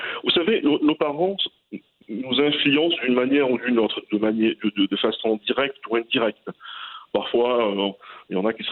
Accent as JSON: {"language": "French", "town": "El Jadida", "region": "Casablanca-Settat", "country": "Morocco", "tie": "born or raised there", "said": "Quand j'ai grandi, moi, à Jdida, dans les années 80, c'était autre chose."}